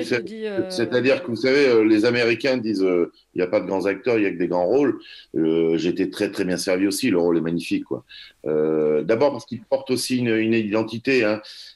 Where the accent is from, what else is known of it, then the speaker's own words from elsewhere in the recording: Nouvelle-Aquitaine, France; also born or lived in Alsace; j'ai vécu toute mon enfance au Pays Basque.